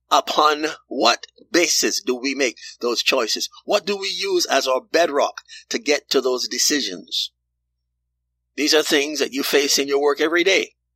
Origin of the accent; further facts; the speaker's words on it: Kansas, United States; I ran two small companies in my home state of Kansas.